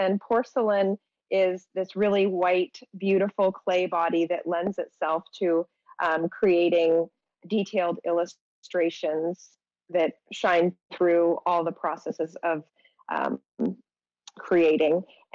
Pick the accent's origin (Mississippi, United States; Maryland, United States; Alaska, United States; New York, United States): Alaska, United States; Juneau; I am a ceramic and illustration artist, born and raised in Juneau, went to school, got a BFA in Montana, and moved back here